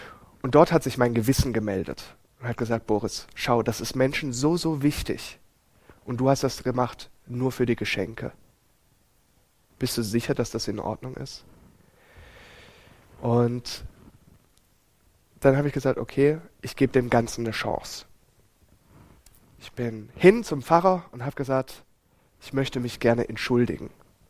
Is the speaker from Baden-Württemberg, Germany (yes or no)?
yes; Ettlingen, Baden-Württemberg, Germany; Wir sind dann in die Nähe von Karlsruhe nach Ettlingen gezogen. Dort bin ich dann noch das letzte Jahr in den Kindergarten gegangen, in die Schule und später dann in Ettlingen ins Gymnasium.